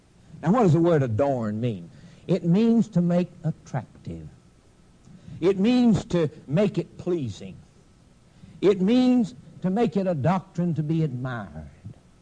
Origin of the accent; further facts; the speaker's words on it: the South, United States; I was raised down in the South, used to pick cotton when I was a little boy.